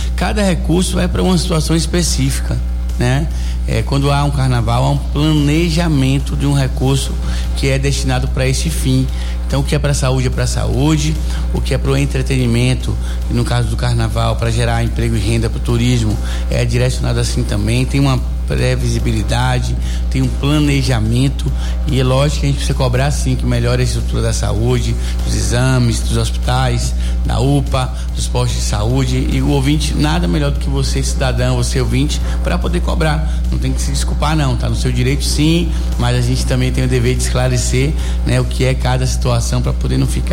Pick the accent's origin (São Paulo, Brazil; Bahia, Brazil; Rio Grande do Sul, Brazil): Bahia, Brazil; porque sou baiano